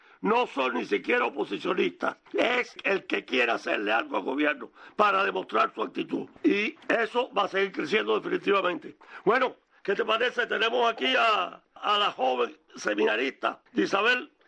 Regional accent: Cuba; los únicos que de verdad aman a Martí somos los cubanos que estamos opuestos al gobierno

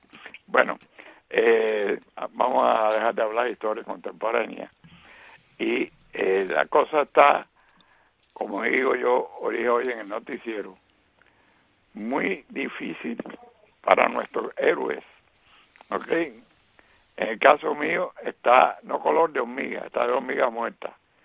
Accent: Cuba; yo soy canario, cuatro abuelos míos nacieron en la Canaria. O soy isleño. Nosotros, los cubanos, le decimos a la gente de la rica Canaria, isleño

